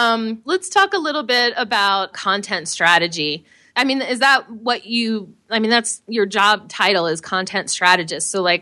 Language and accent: English; Virginia, United States; Yeah, I grew up on Van Dorn and Franconia, the corner of that, and the townhouse is there.